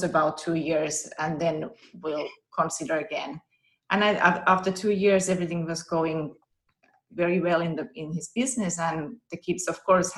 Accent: Finland; moved away as an adult; now in California, United States; We've been out here for, this is our 9th year. So I come from Finland and studied to become a teacher

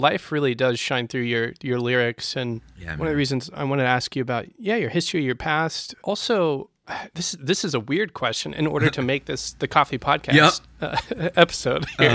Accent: Jacksonville, Florida, United States; No, I'm from Jacksonville, Florida.

